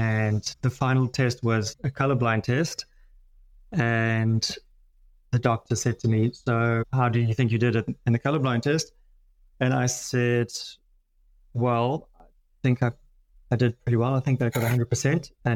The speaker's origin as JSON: {"language": "English", "town": "White River", "region": "Mpumalanga", "country": "South Africa", "tie": "born or raised there", "said": "So I grew up in White River."}